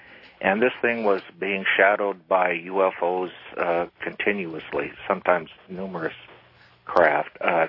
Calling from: Phoenix, Arizona, United States; Yeah, hi. I'm calling from Phoenix.

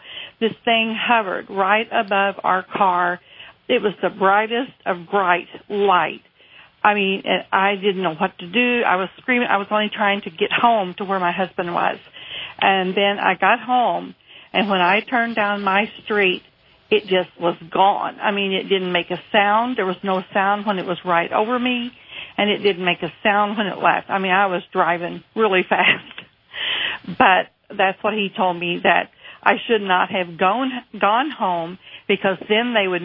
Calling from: Cape Girardeau, Missouri, United States; I'm calling from Missouri.

